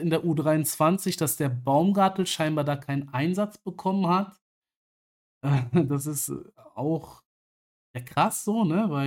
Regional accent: Aachen, North Rhine-Westphalia, Germany; ich komme ja auch aus Aachen

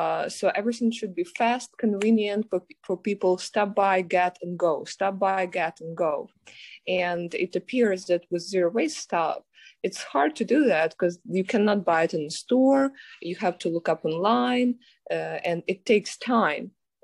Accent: Ukraine; English is a second language; moved away as an adult; now in United States; I'm from Ukraine, by the way, and I moved to US 4 years ago.

